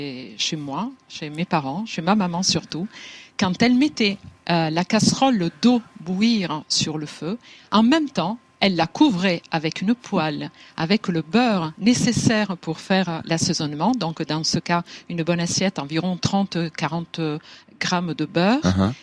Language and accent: French; Italy; Et puis, comme on est italien, bien sûr, et comme on met très souvent du parmesan sur les pâtes